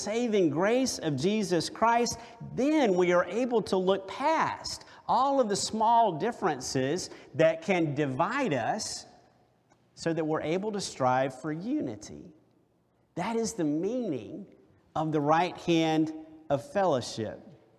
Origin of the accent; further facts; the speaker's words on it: South Carolina, United States; In the church that I grew up in South Carolina